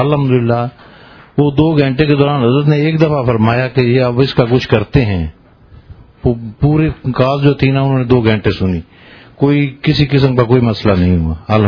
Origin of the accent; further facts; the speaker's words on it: Multan, Punjab, Pakistan; ملتان سے تعلق ہے.